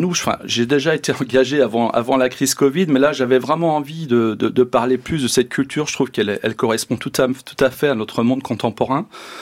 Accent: Brittany, France; Oui, alors chez nous en Bretagne, déjà, on vous trouvez donc à la partie ouest de la Bretagne la crêpe de blé noir

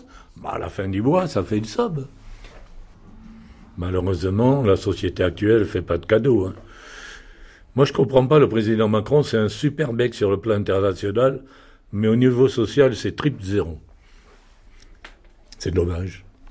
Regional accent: Marseille, Provence-Alpes-Côte d'Azur, France; Moi, je suis marseillais. Je suis marseillais, j'ai atterri ici parce que j'étais militaire.

